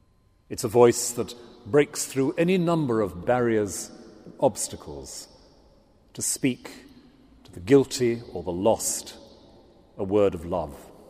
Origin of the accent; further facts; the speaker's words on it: Wales, United Kingdom; accent: Swansea Valley; When I've spent long enough back home in Wales, I discover that my Swansea Valley accent is returning.